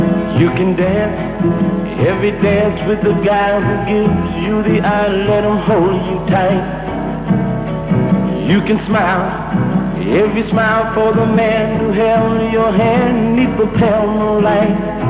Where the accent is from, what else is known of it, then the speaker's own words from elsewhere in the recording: Hoorn, North Holland, Netherlands; Nou, ik kom dus uit Horen